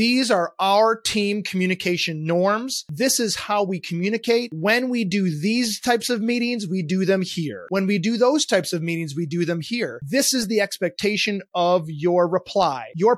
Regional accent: Grand Rapids, Michigan, United States; I grew up in Grand Rapids, Michigan, and was fortunate enough to grow up sailing with my grandparents

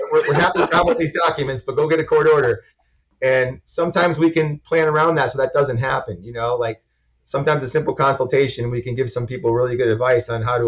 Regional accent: New England, United States; So in Florida, they call it a personal representative. I'm from New England.

